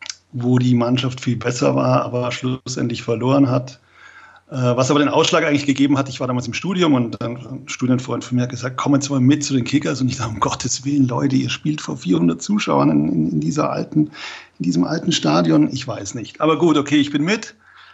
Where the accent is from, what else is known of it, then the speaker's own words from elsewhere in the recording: Southern Germany, Germany; Ich komme eigentlich ganz aus dem Süden der Republik.